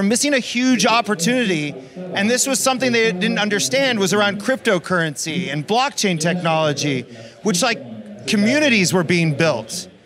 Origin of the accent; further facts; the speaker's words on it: Indiana, United States; So I grew up in Indiana, middle America. And it was always my dream to move out west where the future is built.